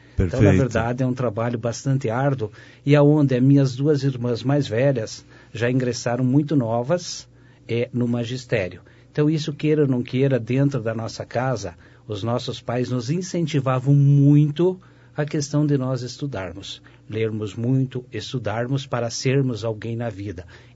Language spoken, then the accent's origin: Portuguese; União da Vitória, Paraná, Brazil; Sempre morei no distrito de São Cristóvão. Então, olha, sou nascido em União da Vitória e toda a minha vida realmente é em São Cristóvão.